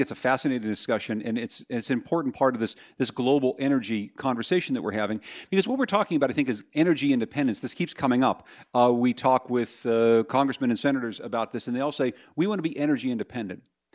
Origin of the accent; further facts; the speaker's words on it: Pennsylvania, United States; now in Connecticut, United States; As the gentleman who introduced me said, I grew up in Pennsylvania, and in my home state, almost every available farm and field is being fracked today.